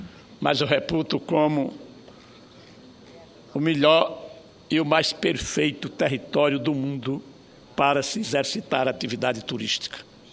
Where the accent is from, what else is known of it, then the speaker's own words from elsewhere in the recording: Alagoas, Brazil; Como nordestino e muito orgulho alagoano, compreendo perfeitamente a importância da indústria do turismo em nossa economia.